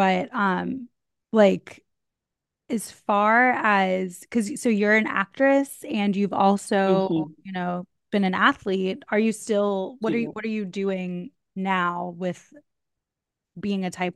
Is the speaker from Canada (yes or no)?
no; Jacksonville, Florida, United States; Jacksonville.